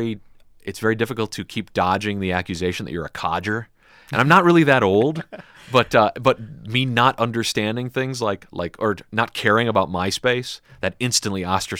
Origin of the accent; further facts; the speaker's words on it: Chicago, Illinois, United States; You know, I'm from Chicago. I have an all-sausage diet, and we have never argued about food or anything like that.